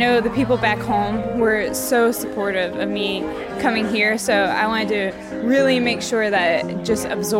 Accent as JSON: {"language": "English", "country": "United States", "said": "I'm from America, and I really enjoyed PYC Edstone."}